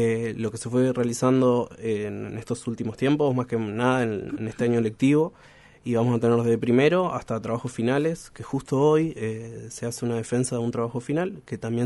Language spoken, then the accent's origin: Spanish; Río Grande, Tierra del Fuego, Argentina; also born or lived in La Plata; yo soy nacido acá en Río Grande, uh-huh. Me fui a estudiar a La Plata, estuve en Bellas Artes de la Universidad Nacional de La Plata, porque justamente acá no había una carrera de grado afín a medios audiovisuales, entonces volví hace muy poquito.